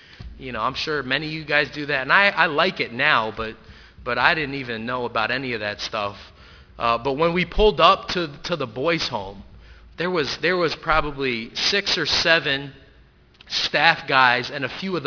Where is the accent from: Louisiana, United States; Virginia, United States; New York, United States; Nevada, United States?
New York, United States; New York City; You know, I grew up in New York City. I said this briefly in Sunday school, but I grew up in New York City.